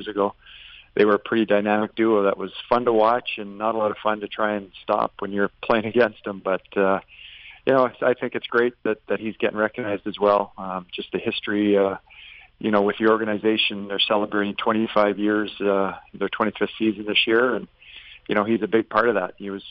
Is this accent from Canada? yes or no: yes; Cranbrook, British Columbia, Canada; Especially the way our careers kind of went growing up in Cranbrook, we played together every other year, and we're together almost all the time growing up